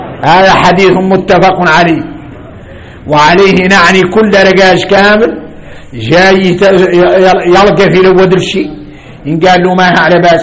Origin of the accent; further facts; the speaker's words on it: Mauritania; مشكلتنا احنا موريتاني